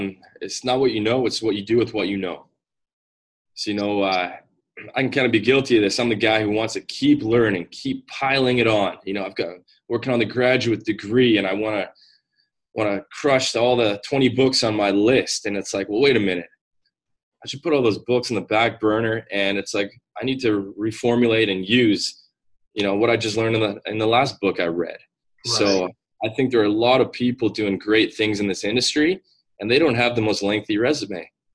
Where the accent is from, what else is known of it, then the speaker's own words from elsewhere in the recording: British Columbia, Canada; I'm actually based out of Vancouver, Canada. I'm Canadian